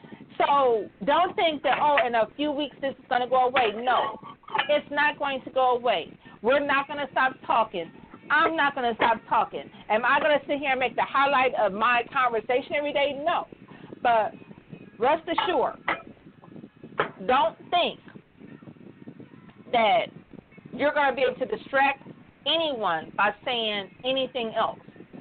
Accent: Michigan, United States; Yeah, I'm from Michigan, but guess what? We have dog parks here.

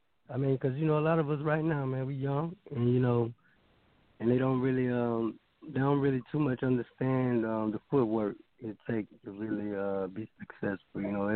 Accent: Tallahassee, Florida, United States; now in Alabama, United States; I'm calling. Actually, I'm in Alabama, but, you know, I'm from Tallahassee, Florida.

